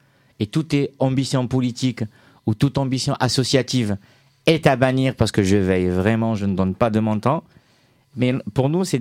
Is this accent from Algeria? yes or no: yes; Algeria; il y a une partie de l'histoire qui ne m'a pas été apprise en tant qu'Algérien.